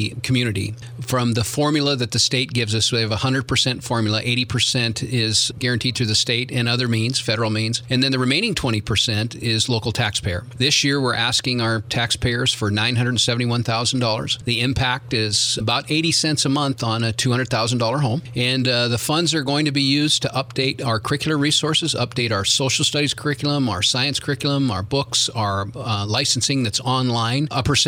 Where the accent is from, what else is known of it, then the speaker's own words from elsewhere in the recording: Great Falls, Montana, United States; also born or lived in Helena; now in Billings, United States; Most of my professional career was in Helena, and my hometown is Great Falls, Montana. Stayed in Montana and keep working my way east.